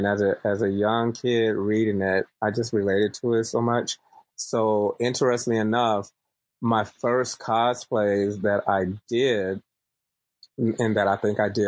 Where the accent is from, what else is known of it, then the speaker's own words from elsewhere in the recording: Dayton, Ohio, United States; I am originally from Dayton. So when you just said Ohio, I was like, whoa. Yes.